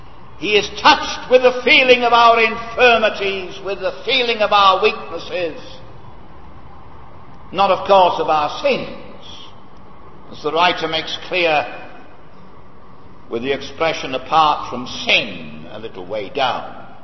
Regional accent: Wales, United Kingdom; you know I come from Wales

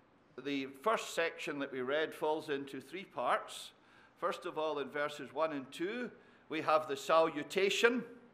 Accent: the South, United States; accent: southern; I tried to refrain from my poor southern accent in reading it

